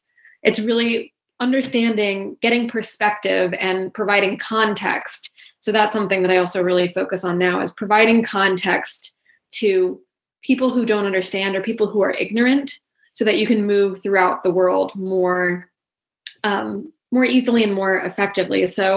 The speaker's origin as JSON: {"language": "English", "region": "Iowa", "country": "United States", "tie": "born or raised there", "also_born_or_lived": "New Jersey / Georgia", "said": "So I grew up all over the place. I started in New Jersey, moved to Georgia, and then grew up most of my childhood in Iowa and, you know, lived in a smaller town."}